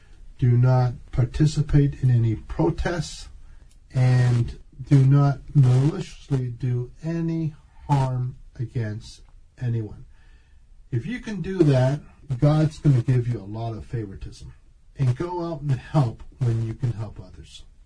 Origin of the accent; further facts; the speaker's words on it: Canada; And I'm Canadian.